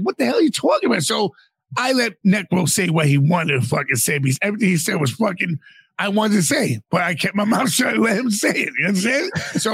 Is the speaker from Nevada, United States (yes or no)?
no; Queens, New York, United States; he's from Brooklyn, I'm from Queens.